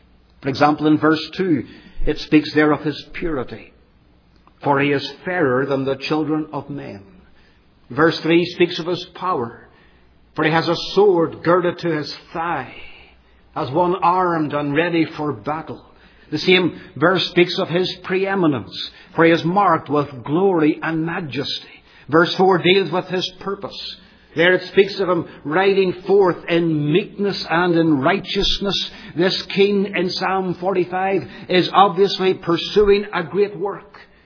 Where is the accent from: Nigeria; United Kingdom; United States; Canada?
United Kingdom; I come from the United Kingdom, and we have a monarchy over there